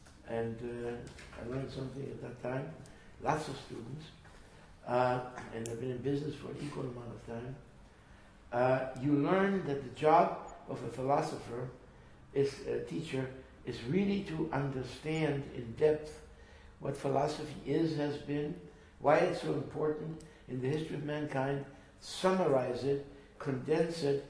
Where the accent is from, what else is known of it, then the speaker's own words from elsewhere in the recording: Germany; born there; first language German; English is a second language; also born or lived in Latin America; So, I was born in Germany. I spent a lot of my life in Latin America, German being my first language, Spanish my second, and English my third, and French my third.